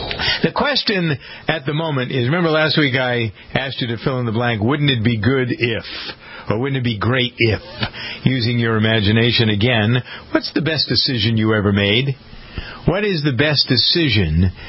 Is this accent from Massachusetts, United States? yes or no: yes; Framingham, Massachusetts, United States; I have this this fellow in Framingham here, my hometown